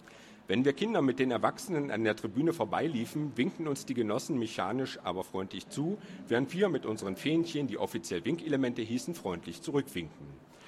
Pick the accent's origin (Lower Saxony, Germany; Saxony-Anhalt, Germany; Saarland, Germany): Saxony-Anhalt, Germany; Burg; war der 1. Mai ein ganz besonderer Feiertag, der in meiner Heimatstadt Burg jedes Mal nach einem festgelegten Muster begangen wurde.